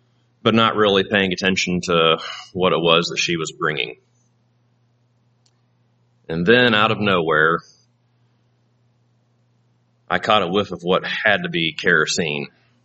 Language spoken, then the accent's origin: English; Missouri, United States; I suppose if you're an Iowa farmer, you're probably walking by or around barns, But I'm from Missouri, so I was walking by a shed.